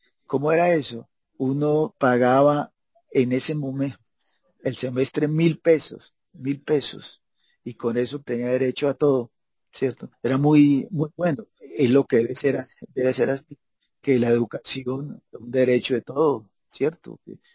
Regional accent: Huila, Colombia; Vea, yo soy huilense.

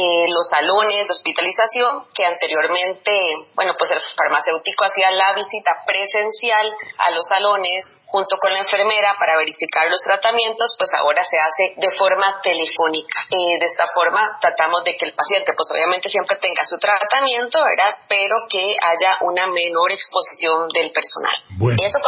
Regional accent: Costa Rica; hace un resumen de varios elementos de cómo nos identificamos como costarricenses, ¿verdad? Como ticos.

